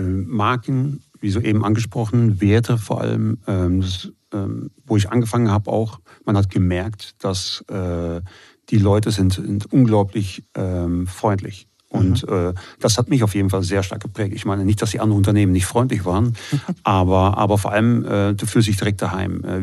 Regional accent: Belgium; now in Munich, Germany; ich bin gebürtiger Belgier, wohne in München und pendel derzeit Richtung Niederolm. Die ganze Woche quasi da vor Ort. Bin verheiratet, 3 Kinder und wohne seit 2006 jetzt in Deutschland.

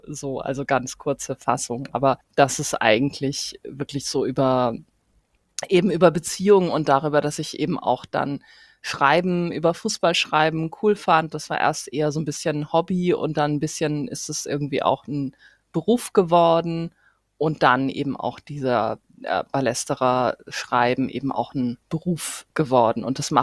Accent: Flensburg, Schleswig-Holstein, Germany; now in Hamburg, Germany; Ich lebe in Hamburg. Ich komme eigentlich aus Flensburg, lebe allerdings schon sehr, sehr lange in Hamburg.

